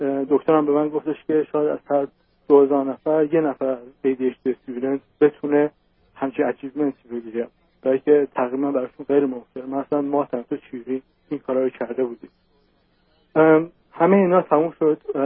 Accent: Iran; now in United States; من حدود 3 سال پیش از ایران به آمریکا اومدم

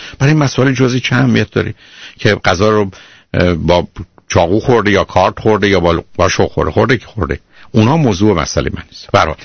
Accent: Iran; now in abroad; من تو ایران بزرگ شدم

